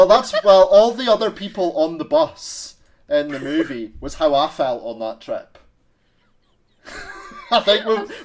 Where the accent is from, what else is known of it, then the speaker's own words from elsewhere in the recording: Scotland, United Kingdom; And we all know as Scottish people that Iron Brew is one surefire way to cure everyone's hangovers, right?